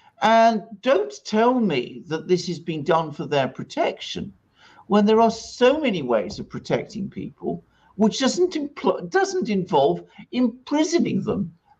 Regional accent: United Kingdom; Britain is my home country.

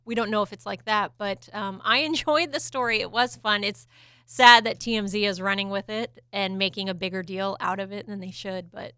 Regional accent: Daytona Beach, Florida, United States; growing up in Daytona, you don't speed in Daytona because they will get you for 1 mile over.

